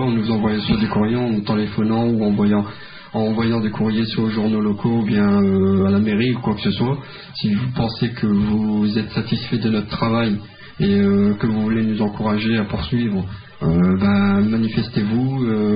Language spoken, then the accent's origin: French; France; nous, on s'affiche en tant que Français, citoyens français, de confession musulmane.